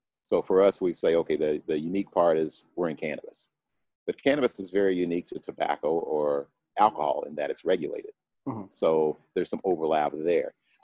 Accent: Midwest, United States; I'm coming from the Midwest, so I had slacks on, a dress shirt.

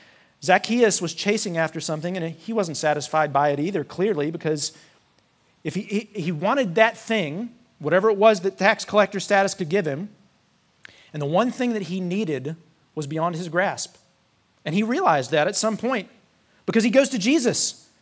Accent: North Carolina, United States; we're from North Carolina at the time is where I was from.

